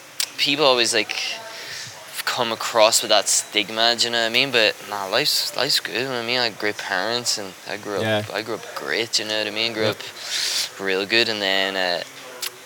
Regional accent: Strabane, Northern Ireland, United Kingdom; Yeah. So that's where I started, and where I come from in Strabane. So I did that's like my hometown where I started.

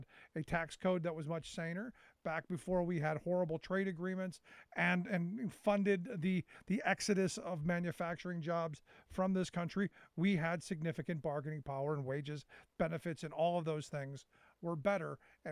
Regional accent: Cleveland, Ohio, United States; And I watched it happen growing up in Cleveland.

